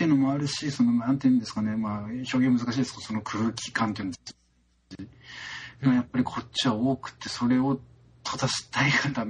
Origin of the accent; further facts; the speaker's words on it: Ishinomaki, Miyagi, Japan; born there; で、俺仙台市じゃないんです、生まれ